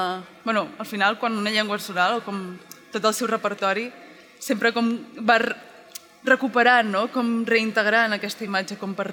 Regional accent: Torelló, Catalonia, Spain; a mesura que he anat creixent, al meu poble, que jo sóc de Torelló, i allà hi ha molta cultura d'underground i molta música en viu

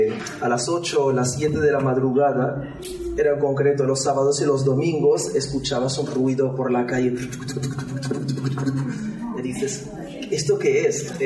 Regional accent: Morocco; por mucho que nosotros somos de Marruecos, sí que creces con estos ritmos

